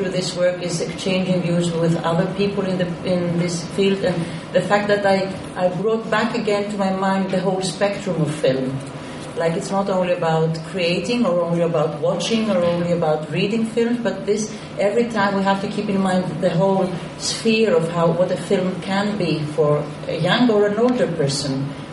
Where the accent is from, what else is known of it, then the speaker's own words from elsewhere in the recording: Athens, Attica, Greece; I'm from Greece, I'm coming from Athens.